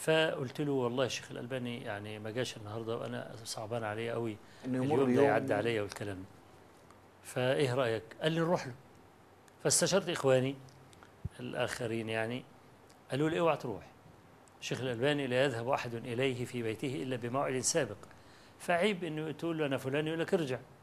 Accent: Egypt; أنا جاي من مصر مخصوص، وأنا طالب علم فقير

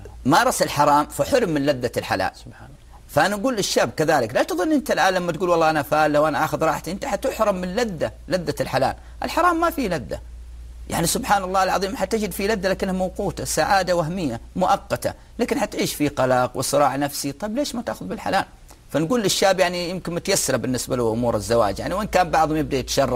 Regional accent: Jeddah, Makkah Province, Saudi Arabia; يعني موثوقة عندنا في جدة وفي غيرها يعني من المدن

